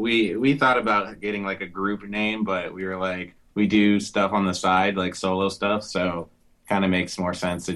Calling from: Valley Cottage, New York, United States; Rockland, Valley Cottage, New York.

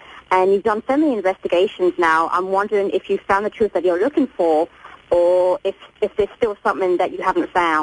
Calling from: North Dakota, United States; Actually, North Dakota.

